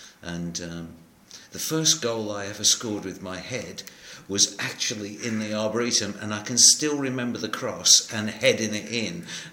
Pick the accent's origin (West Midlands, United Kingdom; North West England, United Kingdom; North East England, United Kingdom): West Midlands, United Kingdom; now in Warsaw, Poland; I'm from Birmingham. But actually, I could never quite do that. You know, I couldn't say I was from Birmingham. So I developed this, it's 9 miles north of Birmingham.